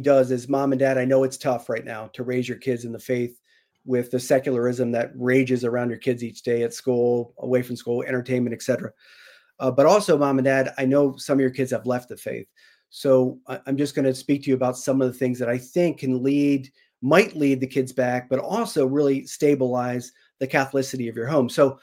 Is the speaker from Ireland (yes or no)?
yes; Ireland; So because I'm a Irishman, I said, you know what, I'm going to step into his head.